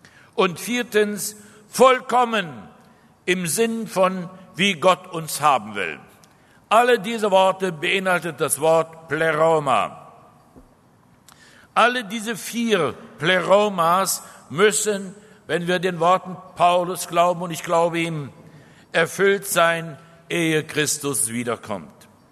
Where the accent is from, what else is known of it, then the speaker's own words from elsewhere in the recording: Israel; Ich komme aus Israel.